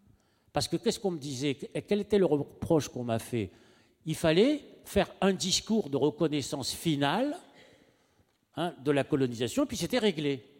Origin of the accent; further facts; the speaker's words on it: France; Non, moi, je suis pas Algérien, moi, je suis Français.